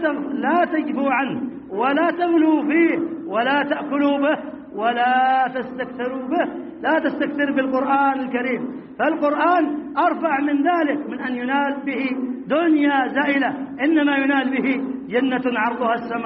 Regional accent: Yemen; عندنا في اليمن

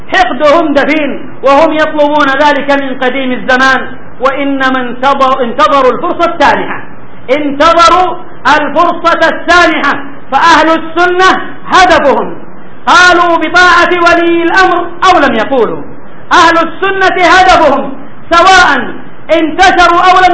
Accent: Al Hudaydah, Yemen; عندنا في الحديدة قبل 12 سنة أو أكثر

